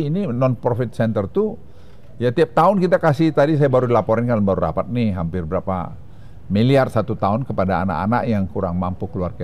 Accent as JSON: {"language": "Indonesian", "town": "Pekanbaru", "region": "Riau", "country": "Indonesia", "tie": "born or raised there", "said": "Saya umur 2 tahun, 3 tahun ya, mungkin sudah dibawa ibu saya ke Pekanbaru. Jadi saya besar itu di Pekanbaru."}